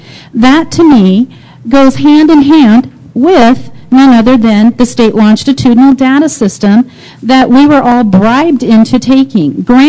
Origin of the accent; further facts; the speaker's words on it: Colorado, United States; I'm from Pueblo County